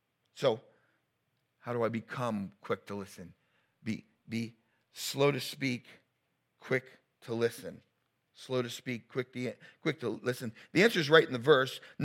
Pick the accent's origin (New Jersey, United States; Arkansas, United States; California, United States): New Jersey, United States; I was fairly opinionated guy growing up in New Jersey.